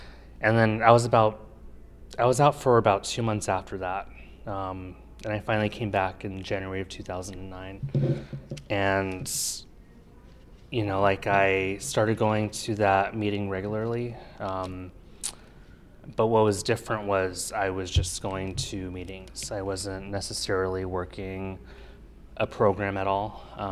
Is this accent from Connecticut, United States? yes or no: no; Tucson, Arizona, United States; moved away as an adult; now in Seattle, United States; I'm visiting from Seattle, Washington. I lived in Tucson my entire life and I moved up to Washington.